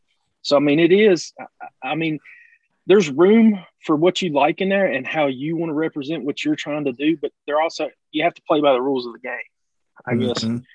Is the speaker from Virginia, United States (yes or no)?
yes; Galax, Virginia, United States; we went to Galax, and Galax is kind of my hometown, man, and I really wanted to hit up there, man.